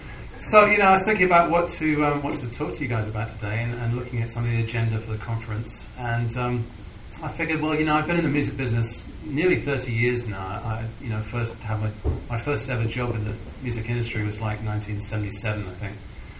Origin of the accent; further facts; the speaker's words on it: London, United Kingdom; You know, I was growing up in London. I was a teenager in London.